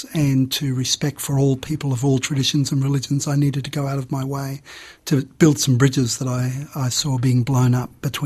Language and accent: English; Australia; I felt it was good as an Australian citizen who has great reservations about the capitalist political economy